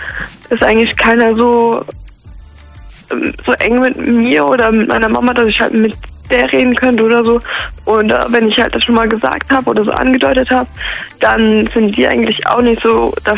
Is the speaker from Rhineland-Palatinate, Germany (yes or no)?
yes; Ramstein, Rhineland-Palatinate, Germany; Ich bin 15 und komme aus Ramstein.